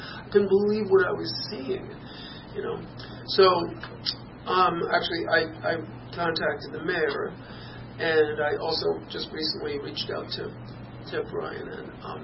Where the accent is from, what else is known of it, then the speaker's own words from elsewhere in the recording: New Paltz, New York, United States; I'm from New Paltz